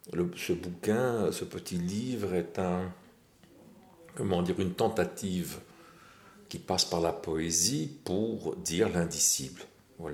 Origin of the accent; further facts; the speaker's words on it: Algeria; moved away; Mais nous avons vécu ce pays comme nôtre. Je suis un Algérien en exil.